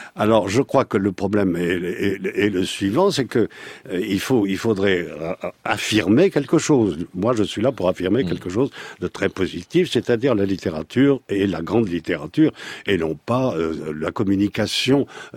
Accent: Bordeaux, Nouvelle-Aquitaine, France; un Européen d'origine française qui sera peut-être cité dans un dictionnaire chinois. Ça m'est égal. Je suis de Bordeaux.

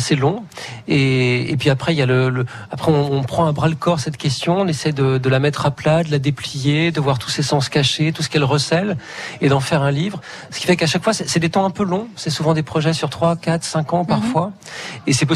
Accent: France; born there; Oui, je suis franco-portugais. Enfin, mes quatre grands-parents étaient portugais. Voilà, mais je suis un portugais la deuxième génération né en France.

